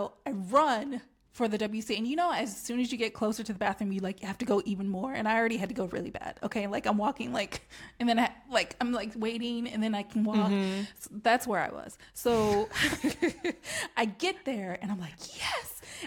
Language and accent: English; United States; I grew up in America.